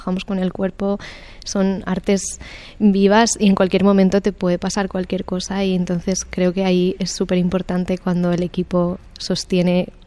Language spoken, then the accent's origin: Spanish; Valencian Community, Spain; de las danzas tradicionales de la comarca de Ayora, que es de donde yo soy, pero también un poco de la comunidad valenciana.